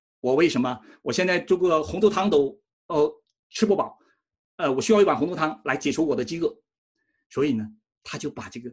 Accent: China; 跟我们中国人有相似的，就是这个长子有非常大的特权

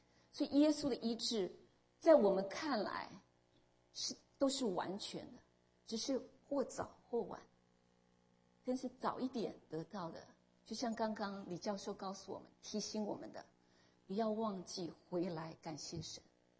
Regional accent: China; 我们中国人都很爱吃饭嘛

